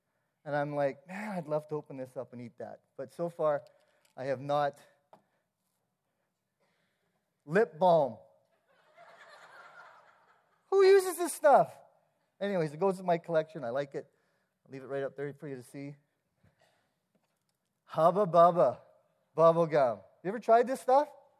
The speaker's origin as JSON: {"language": "English", "town": "Onaway", "region": "Alberta", "country": "Canada", "tie": "born or raised there", "said": "I grew up in Onaway, which is minutes from Alberta Beach."}